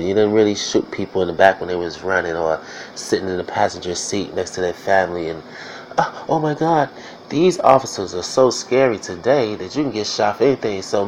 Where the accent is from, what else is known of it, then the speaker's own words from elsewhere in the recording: Chicago, Illinois, United States; I'm from Chicago, Illinois. As you can tell by my voice, I'm African American, or a black man.